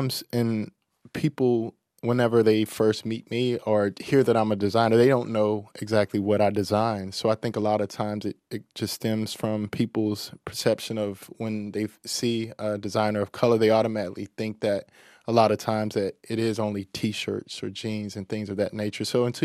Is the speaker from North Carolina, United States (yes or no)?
yes; North Carolina, United States; because I think the streetwear growing up in North Carolina, you know, growing up in the 80s and the 90s